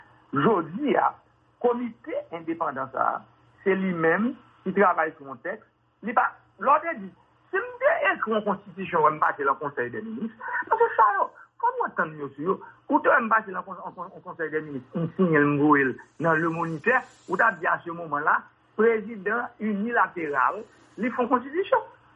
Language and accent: French; Haiti; Je suis un haïtien